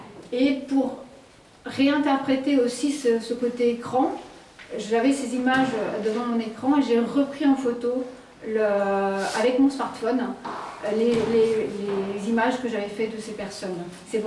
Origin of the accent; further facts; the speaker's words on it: Valais, Switzerland; En tant que Valaisanne, hein, il y a le glacier du Rhône.